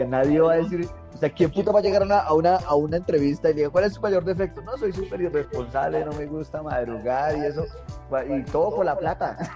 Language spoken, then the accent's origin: Spanish; Bucaramanga, Santander, Colombia; en mi adolescencia en Bucaramanga, donde todo es cerquita.